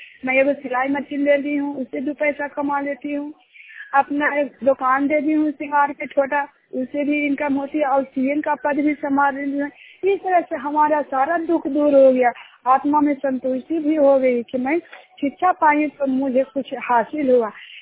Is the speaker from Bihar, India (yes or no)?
yes; Juniyar, Bihar, India; मैं जुनियार गांव आहिरसर प्रखंड का रहने वाली हूँ और नालंदा जिला का रहने वाली हूँ।